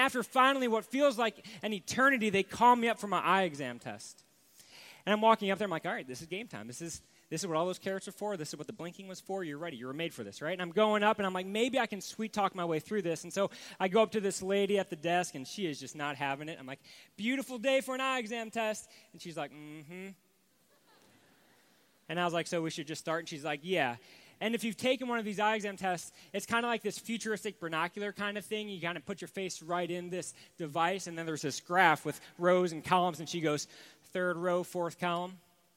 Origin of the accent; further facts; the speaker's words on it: Ohio, United States; And I grew up in Ohio, and it was just kind of this thing. Yep, that's the state.